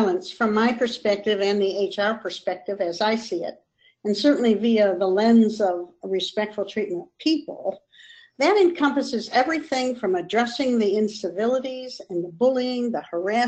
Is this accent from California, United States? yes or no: no; New York, United States; I just would like to kind of share that I grew up in Western New York within the shadow of some of the greats like Susan B. Anthony and Katie Elizabeth Stanton.